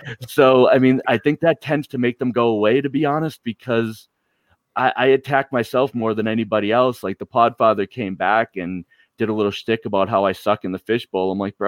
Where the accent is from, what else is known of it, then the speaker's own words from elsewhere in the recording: Boston, Massachusetts, United States; Like I'm from Boston. We bust balls. It's what we do.